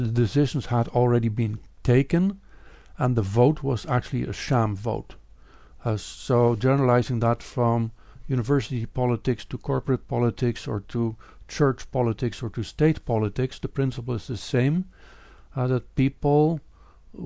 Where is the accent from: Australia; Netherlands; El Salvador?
Netherlands; I grew up in the Netherlands, and they have a so-called democratic system